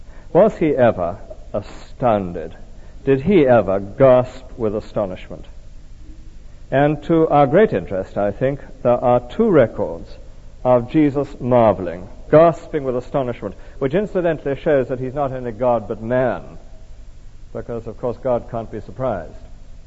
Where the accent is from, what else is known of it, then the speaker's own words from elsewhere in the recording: Tonypandy, Wales, United Kingdom; It was the years of the Great Depression when I was growing up in Tonopandi, Rhondda Valley.